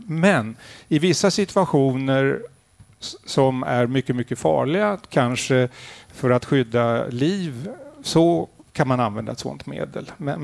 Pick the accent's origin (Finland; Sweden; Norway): Norway; Och så bestämde jag som norsk forskare att jag vill titta just på dialogpoliser